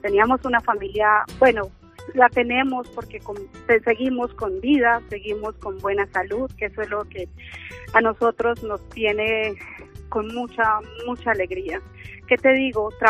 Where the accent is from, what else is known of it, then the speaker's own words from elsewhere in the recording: Colombia; now in Salamanca, Spain; Si en estos momentos me dicen, tienes opción de volver a tu país, sé, soy consciente, soy colombiana, soy latina, pero busco tranquilidad para mis hijos, y aquí se la estoy encontrando.